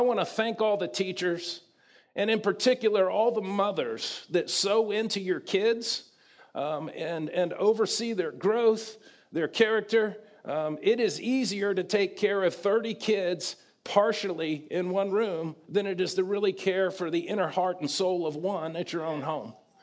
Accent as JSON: {"language": "English", "town": "Kennesaw", "region": "Georgia", "country": "United States", "said": "I'm from Kennesaw, Georgia."}